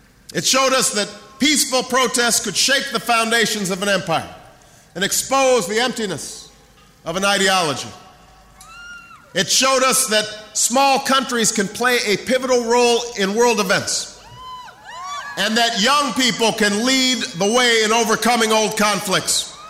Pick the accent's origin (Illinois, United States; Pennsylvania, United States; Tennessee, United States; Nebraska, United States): Illinois, United States; Chicago; the good humor of the Czech people in my hometown of Chicago